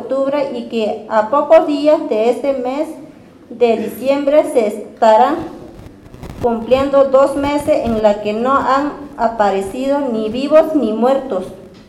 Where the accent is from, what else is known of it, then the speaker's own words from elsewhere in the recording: Ciénega del Sauce, Guerrero, Mexico; Mi comunidad es Ciénega del Sauce, pero vivo en una colonia, se llamaba Filo de Lutepec.